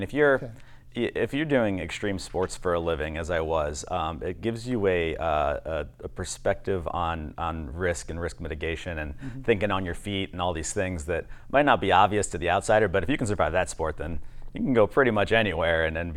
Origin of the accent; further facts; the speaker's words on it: Wyandotte, Michigan, United States; I went to elementary school, and we're gonna end up probably talking about this a little bit more later, but at McKinley Elementary in Taft, and then I graduated high school from Roosevelt.